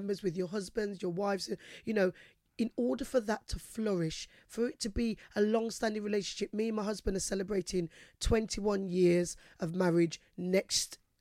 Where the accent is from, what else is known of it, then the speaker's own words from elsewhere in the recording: United Kingdom; I was born here, and in order to celebrate the richness of our history here